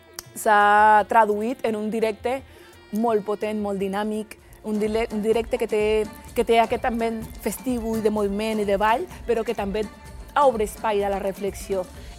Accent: Bogotá, Colombia; now in Spain; Jo vinc de Bogotà, o sigui, Bogotà, clar, és caos, no? I arribar a les cases va ser una mica com, uf, què passa aquí?

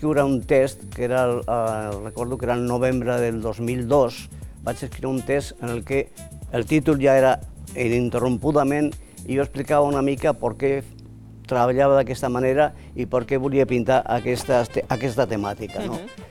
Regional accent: Binéfar, Aragon, Spain; jo quan estava al meu poble, a Binèfar, la meva mare feia una col·lecció d'aquells col·leccionables, no?

